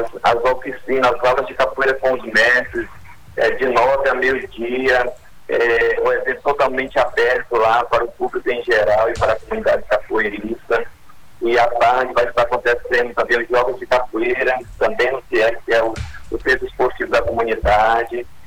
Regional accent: Acre, Brazil; nós, como brasileiros que somos e acrianos de pé rachado

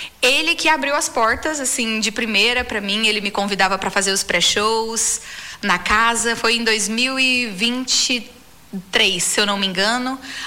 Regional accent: Goiânia, Goiás, Brazil; now in Acre, Brazil; Não sou daqui, sou de Goiânia, Goiás.

